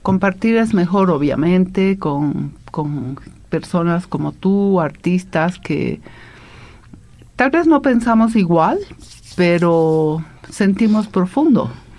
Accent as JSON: {"language": "Spanish", "region": "Oruro", "country": "Bolivia", "tie": "born or raised there", "said": "En Oruro. Yo soy orureña"}